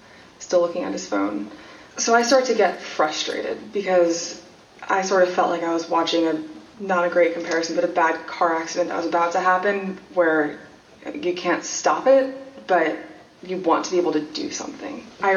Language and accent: English; United States; As an American, I was disgusted. It was unpatriotic. It was un-American.